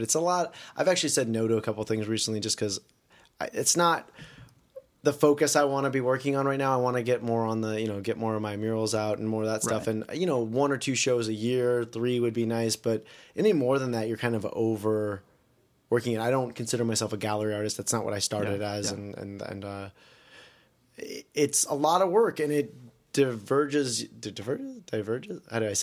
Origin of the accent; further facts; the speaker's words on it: Portland, Oregon, United States; also born or lived in California; They moved to California, and then I grew up mainly in Portland, Oregon.